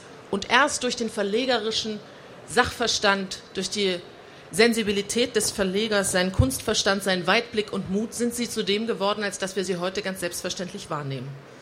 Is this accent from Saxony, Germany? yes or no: yes; Leipzig, Saxony, Germany; und ich darf mir als Leipzigerin erlauben